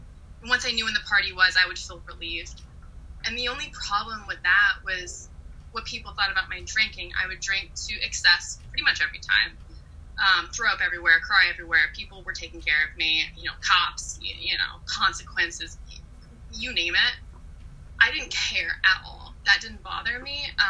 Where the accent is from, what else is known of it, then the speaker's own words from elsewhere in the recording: Kansas, United States; And, I'll start off by saying I grew up in Kansas. That's where I was born.